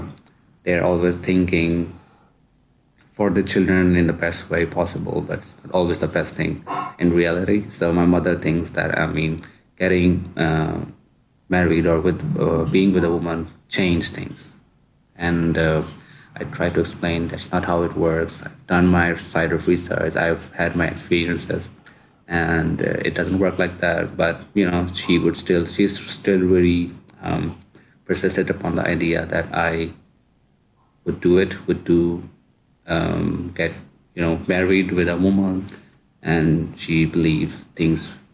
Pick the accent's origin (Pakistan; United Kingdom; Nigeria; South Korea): Pakistan; English is a second language; now in Germany; I am 31 years old. I am originally from Pakistan. I'm currently studying, doing my master's from Germany.